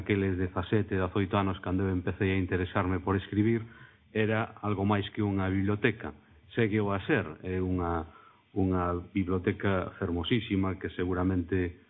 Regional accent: Celanova, Galicia, Spain; Eu veño de Celanova, eu son nacín en Celanova, e aínda por riba nacín na rúa na que tamén naceu Curros, dúas casas máis abaixo de onde naceu Curros

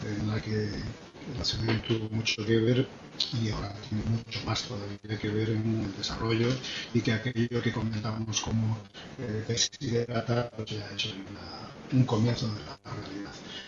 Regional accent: León, Castile and León, Spain; nosotros como tal, en León somos un extremo, en Castilla y León somos un extremo

